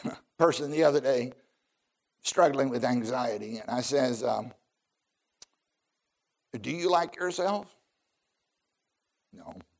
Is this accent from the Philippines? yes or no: no; the South, United States; I'm from the South.